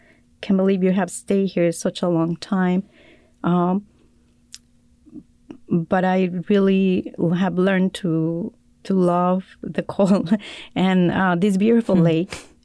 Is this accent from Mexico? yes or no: yes; Mexico; English is a second language; you hear an accent. I told you I was from Mexico and I'm an immigrant.